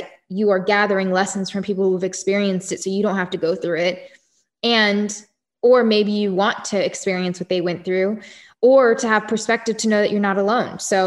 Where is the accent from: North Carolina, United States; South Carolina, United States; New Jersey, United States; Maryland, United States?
Maryland, United States; La Plata; also born or lived in West Virginia / Alabama; I was born in West Virginia, lived there for 8 days, lived in Alabama for a couple of years, and grew up in Southern Maryland. So I actually grew up in La Plata, Maryland until I was 14 years old.